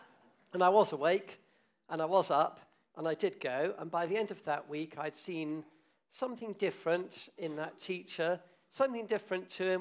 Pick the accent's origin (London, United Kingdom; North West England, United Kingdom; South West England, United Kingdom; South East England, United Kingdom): South East England, United Kingdom; Reading; I grew up in Reading, but right over the other side in Tilehurst.